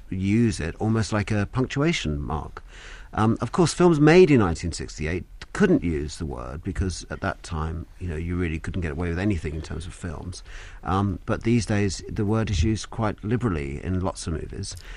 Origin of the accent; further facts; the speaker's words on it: Islington, London, United Kingdom; I was brought up in Islington, and you know, my family, a lot of them worked in factories